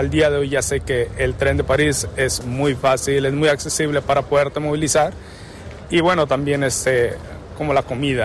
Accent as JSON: {"language": "Spanish", "town": "Amatitán", "region": "Jalisco", "country": "Mexico", "said": "Soy de Amatitán, Jalisco, y es donde nace el tequila."}